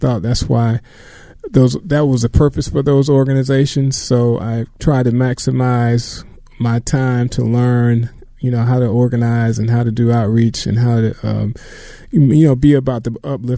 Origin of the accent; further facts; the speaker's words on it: Elba, Alabama, United States; I'm from a little town called Elba, Alabama. It's in southeast Alabama, and that's where I grew up.